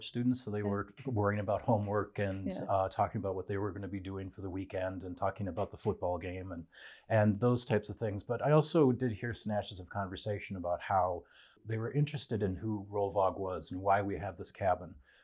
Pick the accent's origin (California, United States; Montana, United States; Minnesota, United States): Minnesota, United States; But I've just finished a book on my home state of Minnesota, which was a joy to write. And it was wonderful for me personally to explore where I grew up